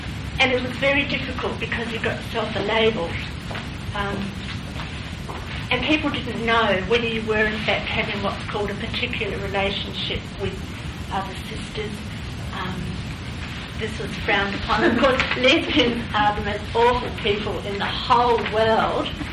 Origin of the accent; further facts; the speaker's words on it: South Island, New Zealand; now in Australia; I'm a New Zealander from the South Island. We're very parochial there.